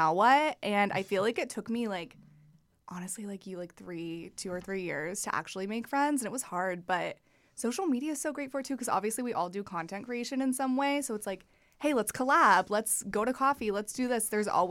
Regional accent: Missouri, United States; moved away as an adult; I'm from Missouri, Midwest

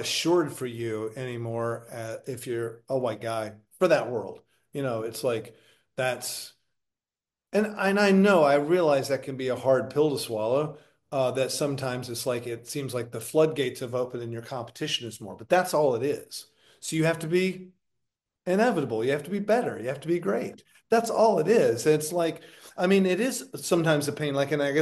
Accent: the South, United States; As a Southerner, remember when you'd see a movie and there's one stupid son of a bitch in the whole movie

